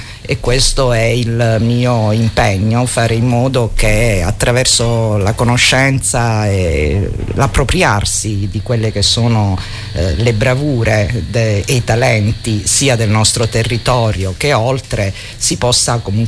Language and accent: Italian; Reggio Calabria, Calabria, Italy; a Reggio Calabria, la mia città d'origine